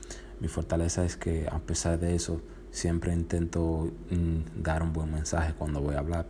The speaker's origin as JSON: {"language": "Spanish", "town": "Santiago de los Caballeros", "region": "Santiago", "country": "Dominican Republic", "said": "soy de Santiago, específicamente La Herradura."}